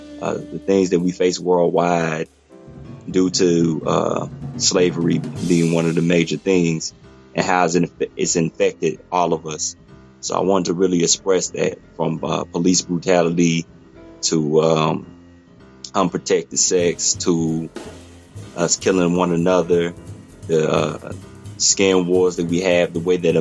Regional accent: the South, United States; because I'm actually from the South, but due to the military, I was able to move out here in Nebraska.

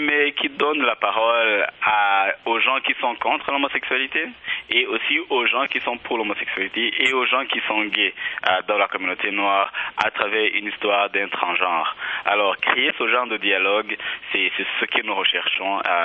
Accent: Rwanda; moved away; Moi je viens du Rwanda, donc si j'étais resté là-bas

